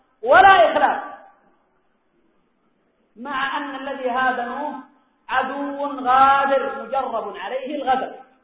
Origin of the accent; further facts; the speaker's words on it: Yemen; خاصة أفرادهم الموجودون عندنا في اليمن